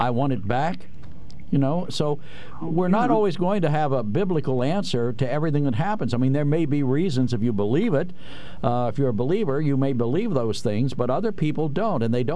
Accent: Harrisburg, Pennsylvania, United States; You know, I grew up in Harrisburg. I went to school. My parents, even though I'm a Catholic, I went to public school.

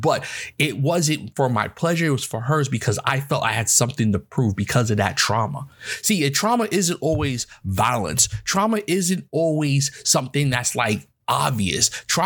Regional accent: New York, United States; I mean, we knew growing up in New York that the cops were on some bullshit all the time.

